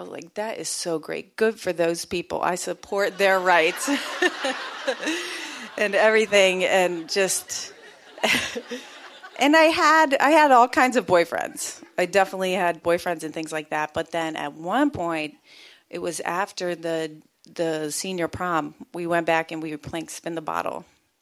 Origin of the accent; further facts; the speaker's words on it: Maryland, United States; So I'm from Cecil County, Maryland, and also known as Cecil Ducky.